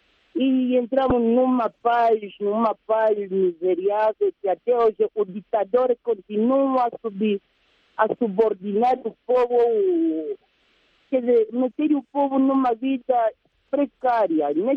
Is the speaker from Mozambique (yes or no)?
no; Angola; Isso são as nossas opiniões como angolanos